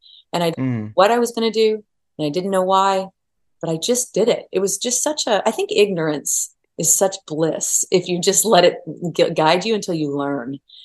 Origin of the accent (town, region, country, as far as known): Oklahoma, United States; born or raised there